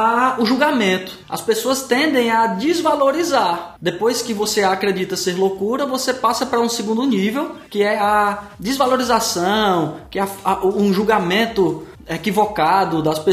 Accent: Brazil; como brasileiro, nós, como Brasil, chamar todos nós

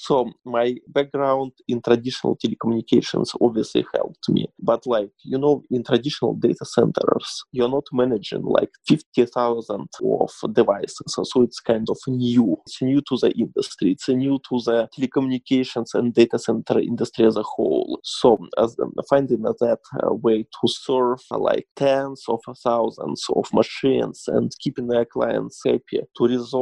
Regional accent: Yekaterinburg, Sverdlovsk Oblast, Russia; I launched my first small facility in my hometown of Yekaterinburg in 2015

